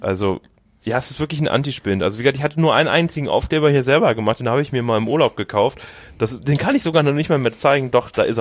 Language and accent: German; Düsseldorf, North Rhine-Westphalia, Germany; bin ein Düsseldorfer Jung